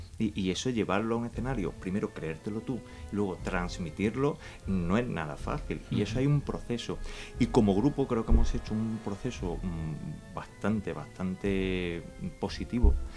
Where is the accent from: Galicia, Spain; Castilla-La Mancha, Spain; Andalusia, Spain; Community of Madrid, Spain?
Andalusia, Spain; Granada; accent: Granada; he vivido en muchos sitios y ya mi acento granadino se ha ido.